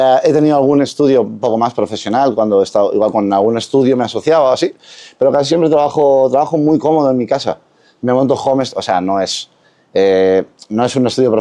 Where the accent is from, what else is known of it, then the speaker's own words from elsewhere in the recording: Spain; olvídate de que hubiera una persona que no fuera española en mi país.